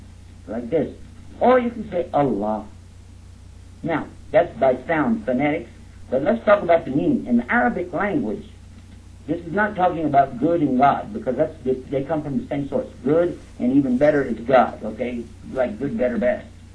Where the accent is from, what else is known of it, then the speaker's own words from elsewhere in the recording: Texas, United States; Now, anyway, you did good. And now, I'm going to tell you, I'm from Texas.